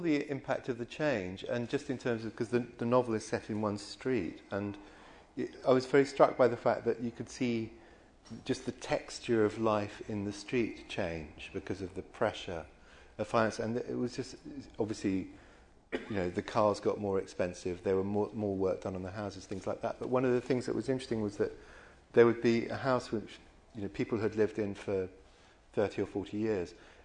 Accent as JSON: {"language": "English", "country": "Hong Kong", "tie": "born or raised there", "said": "No, because I grew up in Hong Kong."}